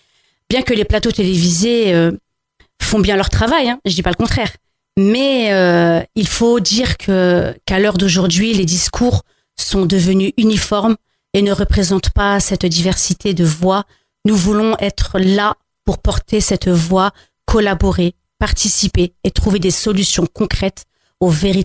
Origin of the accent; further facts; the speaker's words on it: France; Comme j'ai des origines à la fois algériennes, marocaines, je suis française, je représente donc une diversité que je considère comme un atout pour la France d'aujourd'hui